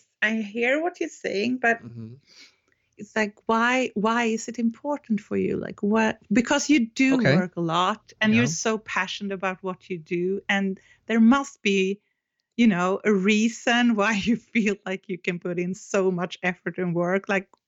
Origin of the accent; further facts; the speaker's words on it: Stockholm, Stockholm County, Sweden; I'm from Stockholm, Sweden. I'm 46 years old